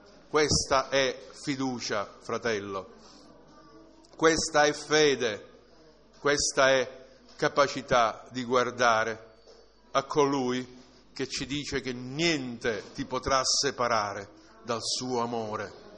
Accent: Palermo, Sicily, Italy; so che sono palermitano

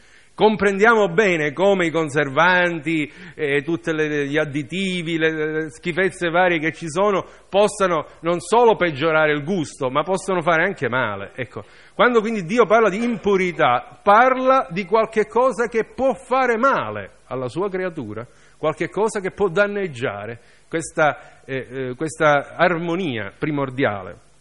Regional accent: Sicily, Italy; non solo perché siamo siciliani

